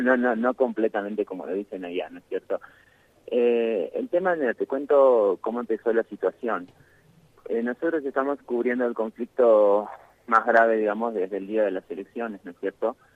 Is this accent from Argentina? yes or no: yes; Argentina; now in Bolivia; soy argentino, pero vivo en Bolivia